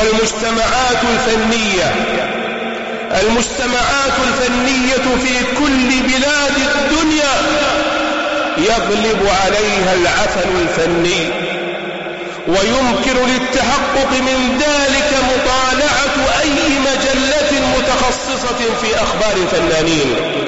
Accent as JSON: {"language": "Arabic", "country": "Saudi Arabia", "said": "نحن في بلادنا المملكة العربية السعودية"}